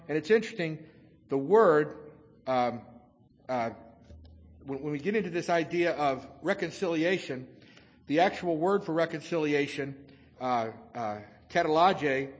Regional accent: Louisville, Kentucky, United States; born there; It's funny because I was born in Louisville, but his family's from Kentucky

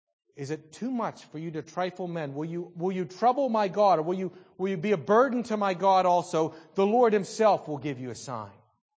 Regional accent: Salzburg, Austria; When I was a kid, growing up in Salzburg

